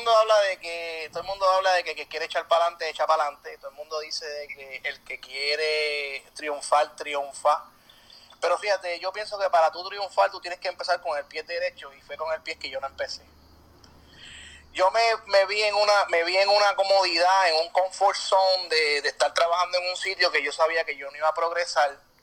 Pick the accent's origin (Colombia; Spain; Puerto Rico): Puerto Rico; y soy puertorriqueño.